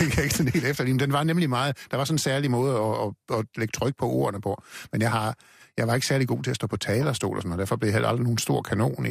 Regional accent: Central Denmark Region, Denmark

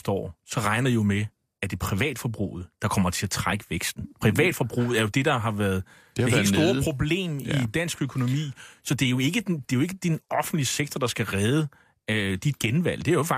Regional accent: Bornholm, Capital Region of Denmark, Denmark; fordi jeg er jo bornholmer, som ja. Du måske kan høre.

